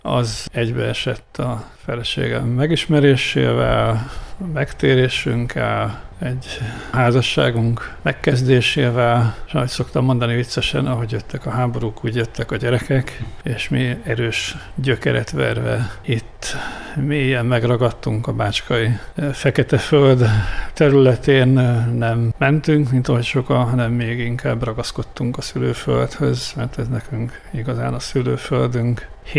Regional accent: Vojvodina, Serbia; born there; Mondom, én nem megyek vissza, mert én itt születtem magyarként.

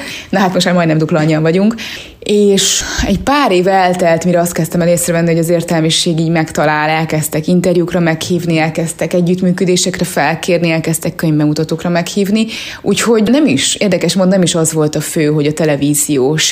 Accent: Kiskunhalas, Bács-Kiskun, Hungary; Szerintem én ugyanaz a kiskunhalasi lány vagyok

